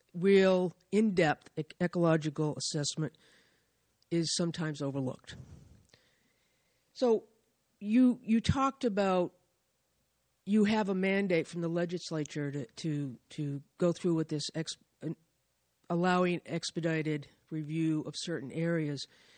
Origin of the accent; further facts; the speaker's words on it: Cape Cod, Massachusetts, United States; I'm just going to end this by saying I'm from Cape Cod